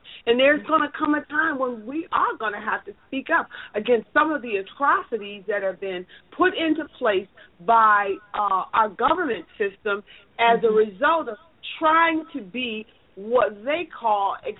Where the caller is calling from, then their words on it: Cleveland, Ohio, United States; I'm calling from Cleveland, Ohio.